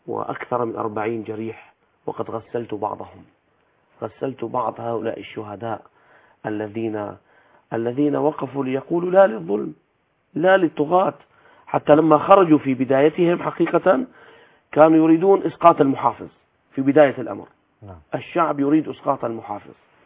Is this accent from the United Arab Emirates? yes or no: no; Syria